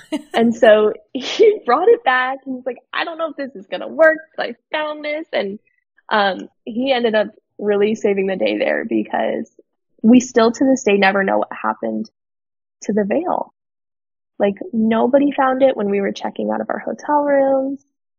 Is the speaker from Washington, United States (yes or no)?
no; Arizona, United States; because we're all from Arizona, out of town.